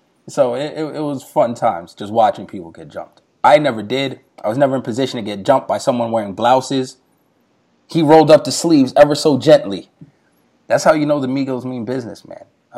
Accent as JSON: {"language": "English", "region": "New York", "country": "United States", "said": "but everyone thought it was cool that I was from New York."}